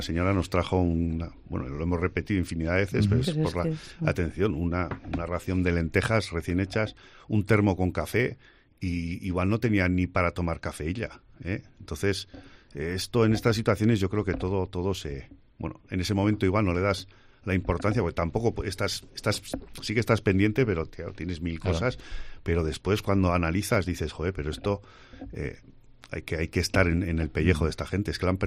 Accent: Pamplona, Navarre, Spain; sois vascos, ¿de dónde venís? De Pamplona.

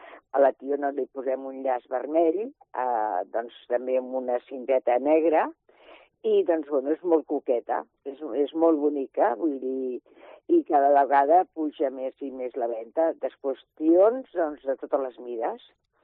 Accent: Tarragona, Catalonia, Spain; Recordo amb molt, molt de carinyo doncs, la meva infantesa, vull dir, quan estava, jo soc de Tarragona, i quan estava allà a casa amb els avis, amb els pares

